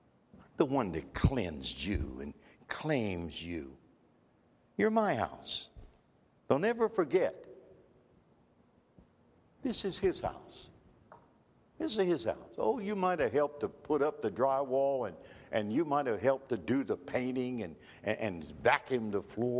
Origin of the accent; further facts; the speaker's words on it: West Virginia, United States; Listen, I'm a hillbilly from West Virginia.